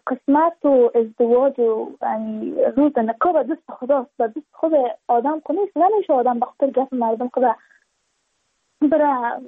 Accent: Badakhshan, Afghanistan; چون ما از بدخشان هستیم، یعنی منطقای دوردستش،

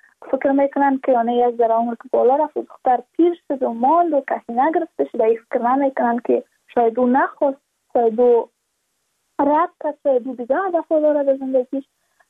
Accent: Badakhshan, Afghanistan; چون ما از بدخشان هستیم

